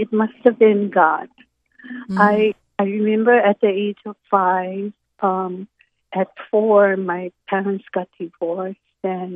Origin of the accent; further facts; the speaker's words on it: Honolulu, Hawaii, United States; Right here in Honolulu, Hawaii, down in Kaka'ako.